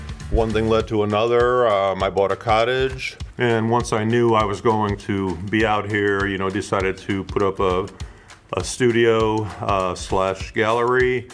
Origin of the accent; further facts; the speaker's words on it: Cleveland, Ohio, United States; now in Marblehead, United States; Well, I'm from the Cleveland area. I spent 40 years there, and I've been in Marblehead approximately 27 years.